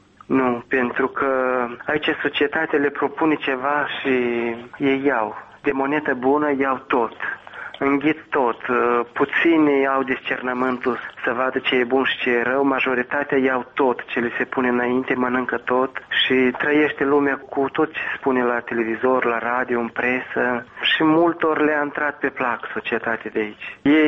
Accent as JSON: {"language": "Romanian", "country": "Moldova", "said": "pentru că sunt moldovean"}